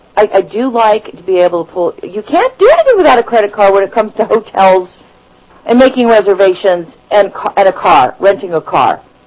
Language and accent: English; United States; I'm an American. We pay our, we pay our bills.